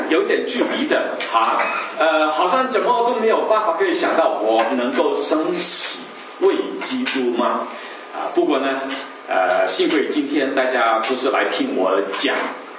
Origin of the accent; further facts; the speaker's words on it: Hong Kong; 我是从香港来的啊，我在香港出生。